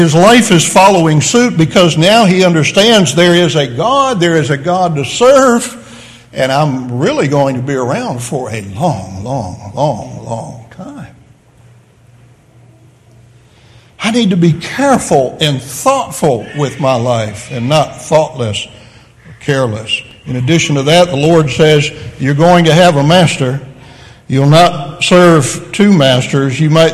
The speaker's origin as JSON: {"language": "English", "region": "Ohio", "country": "United States", "tie": "born there", "said": "When I was a real little boy, I was born in Ohio when I was just really small, 5-6 years old."}